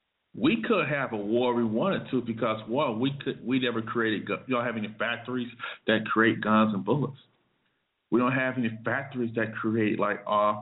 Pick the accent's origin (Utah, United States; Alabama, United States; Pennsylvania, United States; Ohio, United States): Alabama, United States; Montgomery; For instance, now, I'm from Montgomery, Alabama, and many of you guys might already know this.